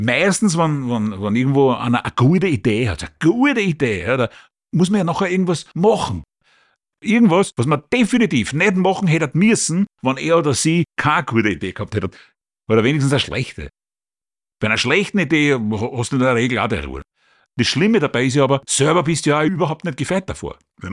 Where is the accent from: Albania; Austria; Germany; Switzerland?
Austria; Bei uns in Österreich setzt sich das nicht durch.